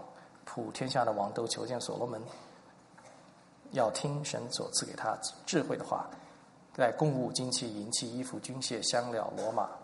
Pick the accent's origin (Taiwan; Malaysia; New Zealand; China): Taiwan